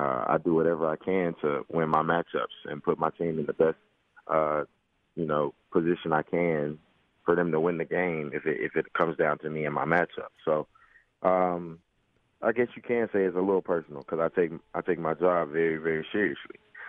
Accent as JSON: {"language": "English", "town": "Nashville", "region": "Tennessee", "country": "United States"}